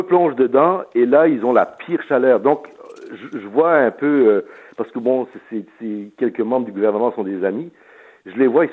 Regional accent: Quebec, Canada; revenir chez moi au Québec avec 30-40 concerts à peu près

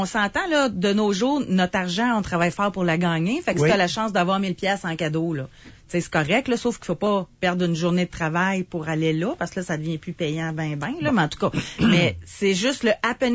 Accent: Quebec, Canada; où j'ai grandi en Mauricie, moi, quand même.

